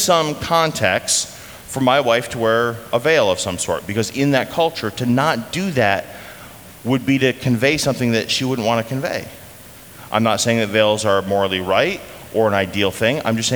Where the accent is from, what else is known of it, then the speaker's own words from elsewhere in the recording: United States; I'm an American.